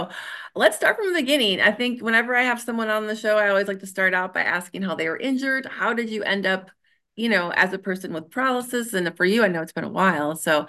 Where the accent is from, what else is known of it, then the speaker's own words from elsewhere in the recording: Minnesota, United States; because I'm from Minnesota, which is very boring.